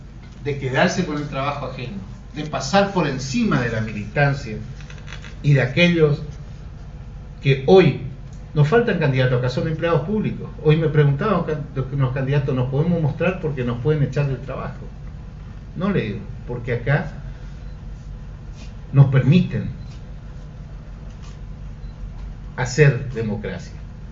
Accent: Córdoba, Argentina; que es lo que le hace falta a nuestra provincia y a nuestro país

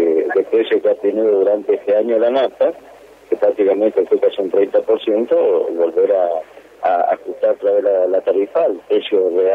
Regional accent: Argentina

